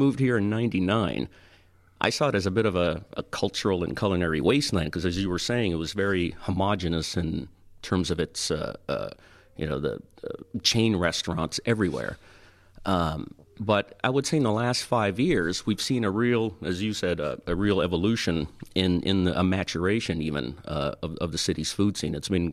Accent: Toronto, Ontario, Canada; You know, I grew up in Toronto, and I...

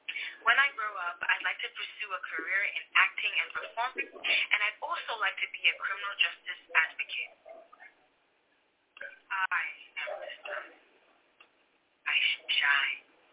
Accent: Canada; I'm 18 and I'm from Canada.

